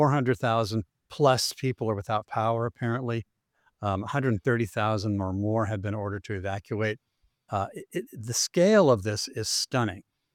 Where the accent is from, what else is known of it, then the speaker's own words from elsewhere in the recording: California, United States; I grew up in Orange County for at least part of my younger years